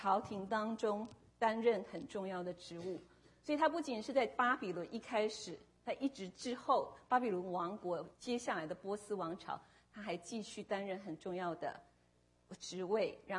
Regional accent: China; 就像我们中国人的过年是在今年是在二月，对不对？

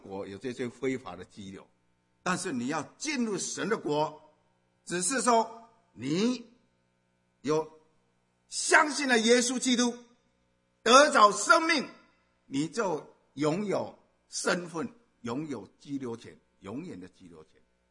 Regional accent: Taiwan; also born or lived in Zhongli / Kaohsiung; now in United States; 好像在 台湾的时候，我从我的老家乡下，我搬到城市，你要去户政事务所做个什么迁移

